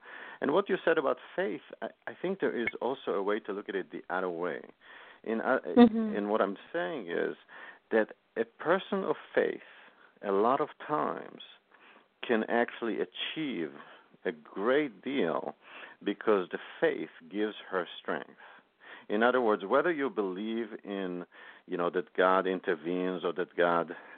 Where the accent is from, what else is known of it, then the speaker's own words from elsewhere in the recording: Israel; And I grew up in Israel, and I used to do a lot of hiking and visits.